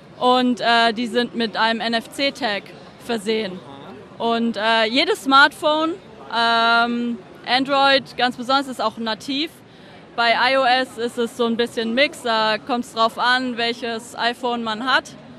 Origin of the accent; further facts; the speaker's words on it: Stuttgart, Baden-Württemberg, Germany; es ist halt Stuttgart. Das ist meine Heimatstadt.